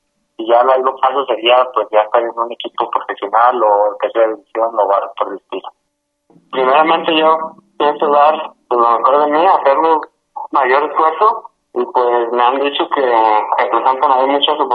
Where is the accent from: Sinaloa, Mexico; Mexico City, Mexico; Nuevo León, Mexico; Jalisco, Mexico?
Jalisco, Mexico; Colotlán; como yo soy de aquí de Colotlán